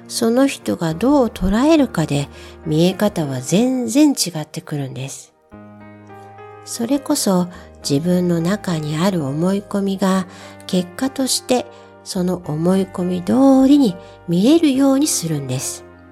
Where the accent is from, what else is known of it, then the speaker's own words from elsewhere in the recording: Kansai, Japan; accent: Kansai dialect; 私、関西出身なので関西弁になります。